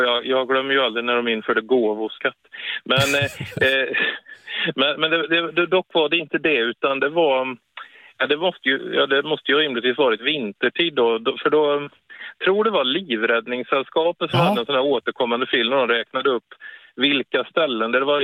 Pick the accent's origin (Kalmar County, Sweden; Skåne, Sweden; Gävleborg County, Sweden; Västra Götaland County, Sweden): Västra Götaland County, Sweden; Vara; det var någon som faktiskt sa att jag har fått spela in ifall de ska ha pejling hemma i Vara.